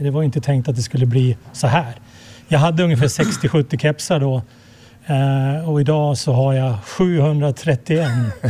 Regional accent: Fagersta, Västmanland County, Sweden; now in Smedjebacken, Sweden; eftersom jag är från Fagersta, men jag bor ju sedan länge då i Smedjebacken.

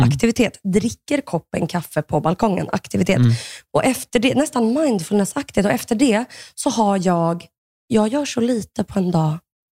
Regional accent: Eskilstuna, Södermanland, Sweden; also born or lived in Täby; Ja, men jag växte upp i Eskilstuna. Sen flyttade jag till Täby när jag var 11 år.

